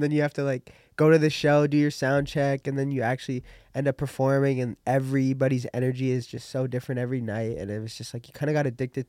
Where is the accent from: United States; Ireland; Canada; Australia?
Canada; Toronto, Ontario; So, originally, we grew up in Toronto. We were Jarvis and Dundas area.